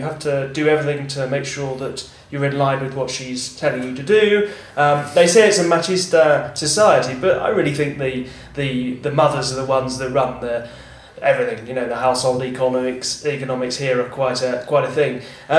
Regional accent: England, United Kingdom; when I grew up in England

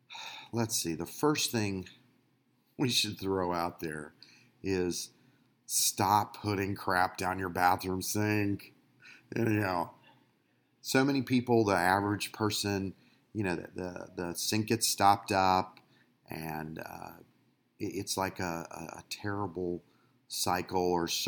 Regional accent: Clearwater, Florida, United States; So for those of you who have picked up on it, I'm from Clearwater, Florida.

